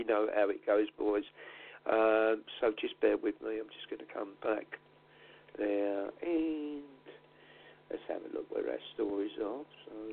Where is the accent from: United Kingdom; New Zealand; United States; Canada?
United Kingdom; England; I'm an Englishman, through and through.